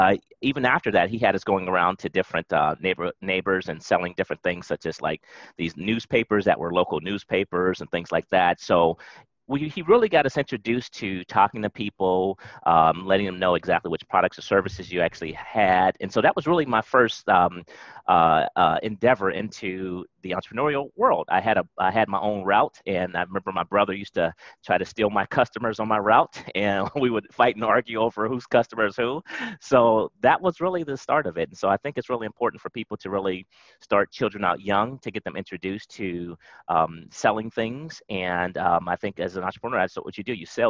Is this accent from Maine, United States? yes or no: no; Youngstown, Ohio, United States; So I grew up in Youngstown, and I actually started the entrepreneurial journey when I was really like 10 years old.